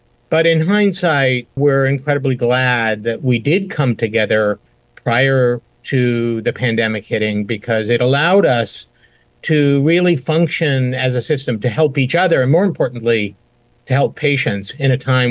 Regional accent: West Coast, United States; also born or lived in Israel; now in Boston, United States; I grew up on the West Coast. In fact, I've never lived anywhere with real weather and seasons until I moved to Boston 13 years ago. But at 18, I moved to Israel.

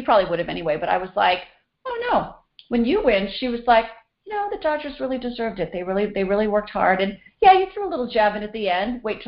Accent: Illinois, United States; I'm from Illinois.

